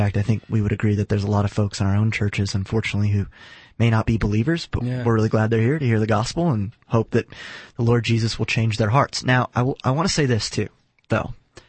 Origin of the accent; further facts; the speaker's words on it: United States; And it's interesting because we're American, okay?